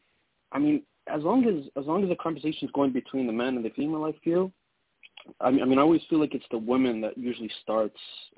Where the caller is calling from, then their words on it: Toronto, Ontario, Canada; I'm calling from Toronto, so I wanted to, you know, give you guys much love.